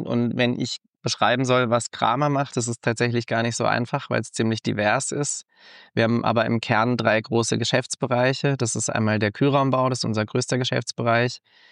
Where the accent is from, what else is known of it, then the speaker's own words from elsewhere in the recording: Freiburg, Baden-Württemberg, Germany; dass Freiburg meine Heimat ist